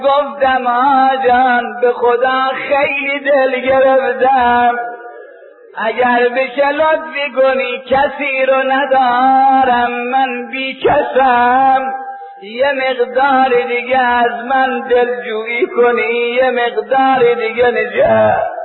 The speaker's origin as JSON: {"language": "Persian", "town": "Kashan", "region": "Isfahan", "country": "Iran", "said": "گفتم آجان من از ایرانم. فرمود از کدوم شهری؟ گفتم از شهر کاشانم. گفت کدام محله؟ گفتم محله سلطان میر احمدم."}